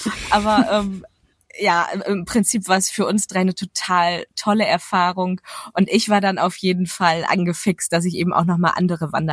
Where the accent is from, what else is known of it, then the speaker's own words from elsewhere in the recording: Northern Germany, Germany; Also ich komme halt aus Norddeutschland.